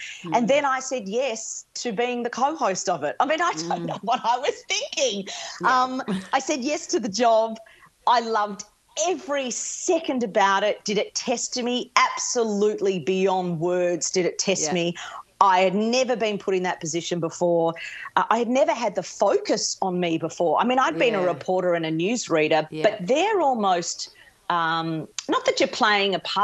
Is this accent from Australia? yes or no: yes; Geelong, Victoria, Australia; born and bred in Geelong, big Geelong family. All of my child was there, went to school there, and then I left Geelong when I was 18 to go to Melbourne to go up to the big smoke for university.